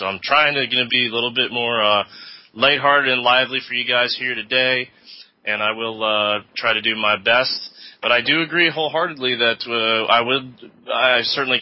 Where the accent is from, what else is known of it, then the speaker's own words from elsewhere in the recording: United States; And I think one of the things that's important right now as an American and as a consider myself a patriot is to really remember what this Independence Day was all about.